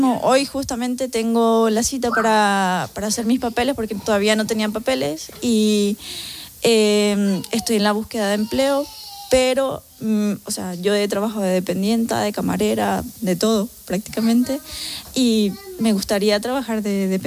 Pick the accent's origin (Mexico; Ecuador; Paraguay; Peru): Paraguay; now in Spain; Yo soy paraguaya.